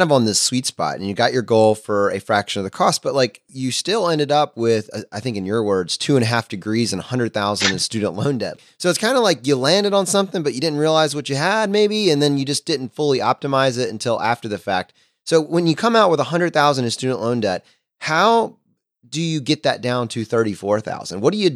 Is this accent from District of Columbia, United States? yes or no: no; Virginia, United States; I grew up in Virginia. I just looked at the Virginia State schools.